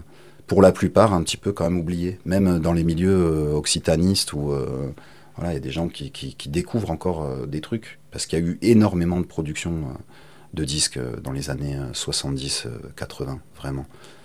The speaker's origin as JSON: {"language": "French", "town": "Marseille", "region": "Provence-Alpes-Côte d'Azur", "country": "France", "said": "Moi, je suis originaire de Provence, hein, de la région de Marseille. Voilà, donc j'ai entendu parler provençal quand j'étais petit."}